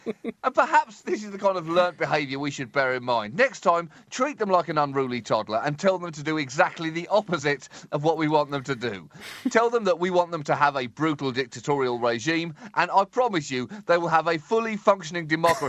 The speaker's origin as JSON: {"language": "English", "country": "United Kingdom", "said": "Being British is like being a racehorse at the end of a long career."}